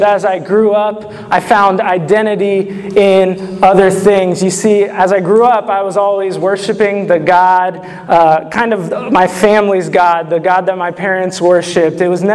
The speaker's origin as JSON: {"language": "English", "town": "Bellevue", "region": "Nebraska", "country": "United States", "tie": "born there", "said": "I was born in Bellevue, Nebraska."}